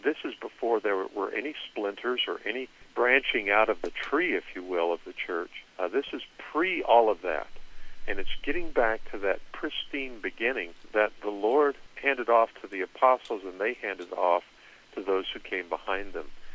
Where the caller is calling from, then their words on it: Vero Beach, Florida, United States; I am in Vero Beach.